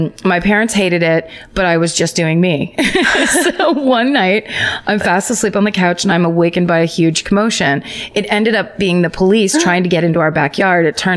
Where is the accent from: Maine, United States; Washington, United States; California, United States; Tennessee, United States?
California, United States; Sacramento; I grew up in Sacramento, represent, all caps.